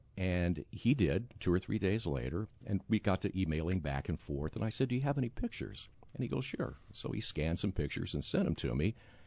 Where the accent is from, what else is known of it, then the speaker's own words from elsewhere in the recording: Taylorville, Illinois, United States; I was in Taylorville.